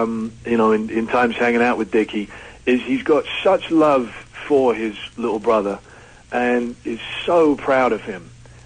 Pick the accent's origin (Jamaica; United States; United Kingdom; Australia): United Kingdom; England; growing up in England